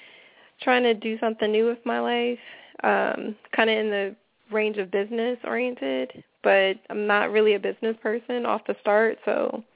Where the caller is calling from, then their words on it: Philadelphia, Pennsylvania, United States; I'm calling from Philadelphia.